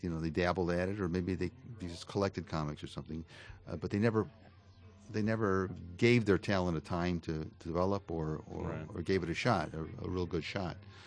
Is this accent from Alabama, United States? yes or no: no; Chicago, Illinois, United States; Well, I grew up in Chicago.